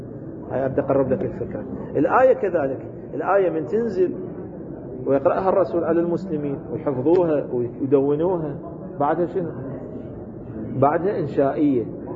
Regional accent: Iraq; عندنا بالعراق يسموها الوقائع العراقية

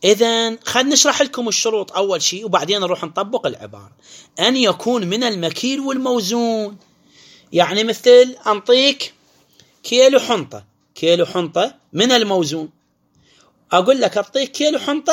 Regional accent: Iraq; بس عندنا بالعراق ما يكون ربا

